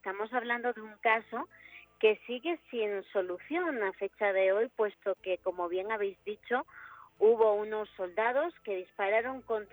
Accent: Extremadura, Spain; yo nací en Extremadura, he pasado allí prácticamente toda mi vida

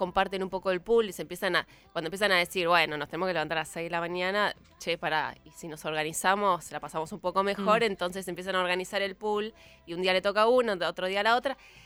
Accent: Río Turbio, Santa Cruz, Argentina; also born or lived in Río Gallegos; no nací en Río Turbio, nací en Río Gallegos.

